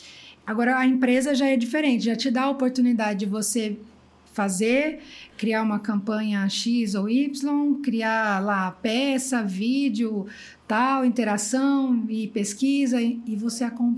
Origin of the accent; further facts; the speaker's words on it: Limeira, São Paulo, Brazil; Nasci em Limeira. Nasci e cresci em Limeira.